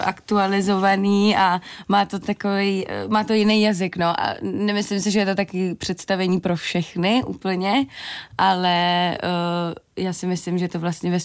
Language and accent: Czech; Brno, South Moravian Region, Czechia; Jo, ne, jsem úplně přímo z Brna, ze středu města.